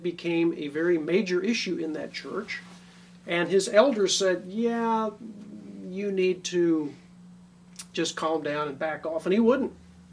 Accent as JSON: {"language": "English", "region": "Texas", "country": "United States", "said": "He was asking where I was from and from Texas and so forth."}